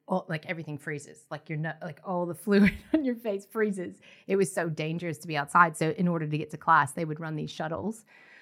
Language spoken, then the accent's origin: English; Ohio, United States; So I grew up in the Midwest.